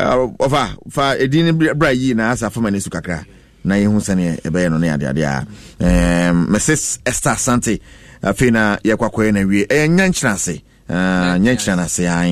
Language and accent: English; Abokobi, Greater Accra, Ghana; from Abokobi.